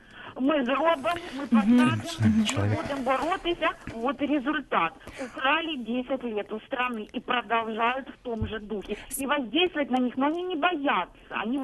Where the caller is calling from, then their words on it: Luhansk Oblast, Ukraine; Я звоню из Луганской области.